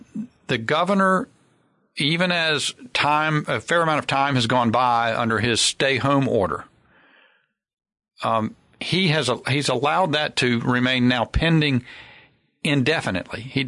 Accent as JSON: {"language": "English", "country": "United States", "said": "It renewed my pride as an American."}